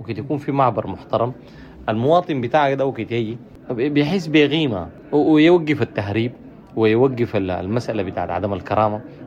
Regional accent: Sudan; ونتجاوز مراراتنا ونضم لبعض كسودانيين ونطلع من مسألة العنصرية والسخافات اللي كان بتحصل

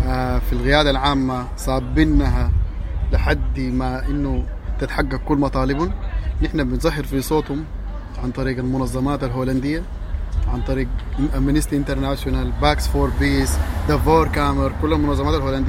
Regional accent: Omdurman, Khartoum, Sudan; من أولاد أم درمان من مجموعة قريفنا ومن شباب شارع الحوادث السودان.

